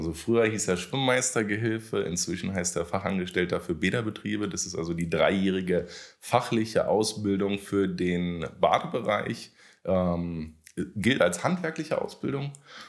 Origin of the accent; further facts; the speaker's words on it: Berlin, Germany; now in Brandenburg, Germany; Ich bin Berliner, ich bin in Spandau aufgewachsen, also in Anführungszeichen bei Berlin, immer mit dem Blick nach Brandenburg.